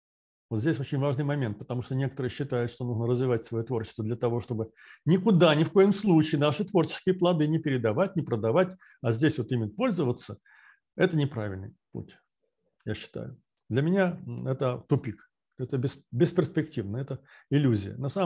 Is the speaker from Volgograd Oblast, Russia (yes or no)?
yes; Volgograd, Volgograd Oblast, Russia; Мое детство все прошло в Сталинграде